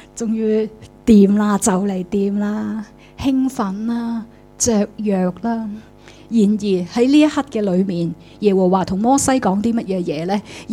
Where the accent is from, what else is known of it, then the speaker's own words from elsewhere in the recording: Hong Kong; 如果你是我们香港人，我们的粤语来到去翻译这个罢了